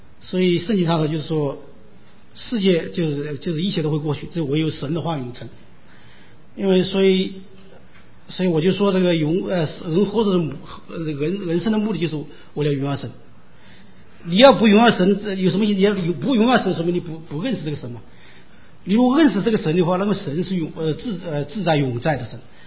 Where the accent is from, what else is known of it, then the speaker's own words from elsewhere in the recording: China; 因为我们从大陆来都知道